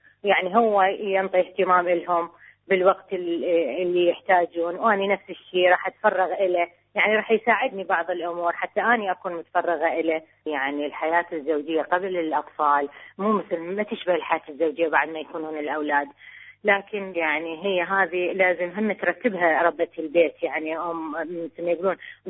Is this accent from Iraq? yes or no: yes; Iraq; احنا أسرة عراقية، أنا ربة بيت متزوجة من سنة 80